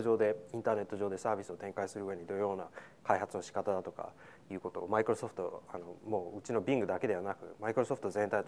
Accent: Tokyo, Japan; born there; first language en; Japanese is a second language; also born or lived in United States; 僕は東京生まれなんですけれど、米国で半生以上過ごしたので、母国語となると英語になってしまうんですけれど

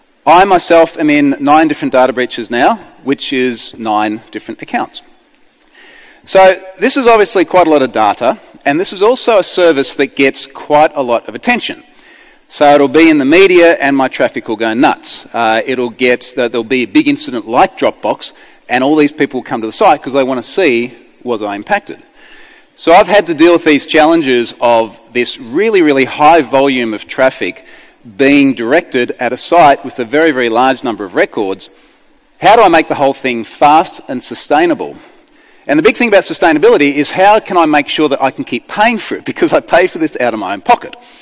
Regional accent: Gold Coast, Queensland, Australia; I'm from the Gold Coast.

